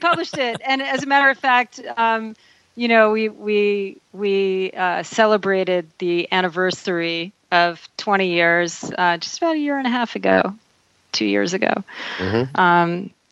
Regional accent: Baltimore, Maryland, United States; I am from Baltimore.

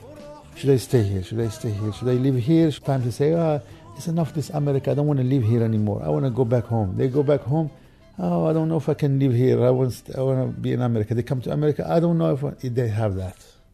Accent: Morocco; moved away; Because when you immigrate from any country, and I immigrated from Morocco to here, every time I have longing for that life that I left there.

